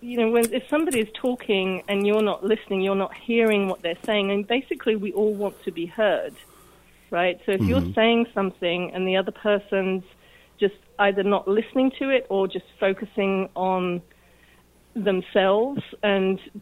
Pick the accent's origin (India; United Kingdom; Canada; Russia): United Kingdom; England; now in United States; Okay, well, I'm originally from England. I've been living in the U.S. for about 24 years now